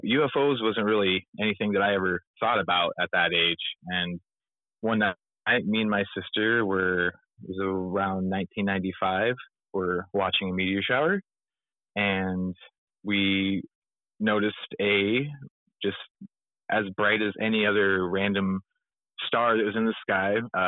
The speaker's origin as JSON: {"language": "English", "town": "Bozeman", "region": "Montana", "country": "United States", "tie": "born or raised there", "said": "I'm 39 years old, originally from, born and raised in Bozeman, Montana."}